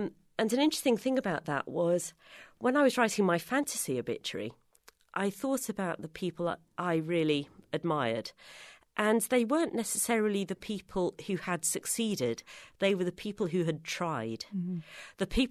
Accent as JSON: {"language": "English", "country": "United Kingdom", "said": "You know, being British, we don't really like to kind of wash our dirty linen in public, as the phrase goes."}